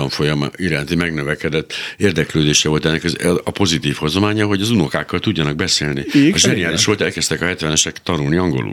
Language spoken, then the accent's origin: Hungarian; Miskolc, Borsod-Abaúj-Zemplén, Hungary; én Miskolci vagyok